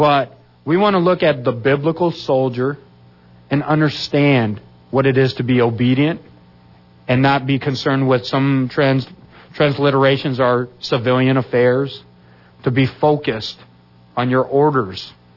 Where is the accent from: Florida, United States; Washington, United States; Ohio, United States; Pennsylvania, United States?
Washington, United States; I grew up in Washington. I didn't even know there was a Blaine, Washington.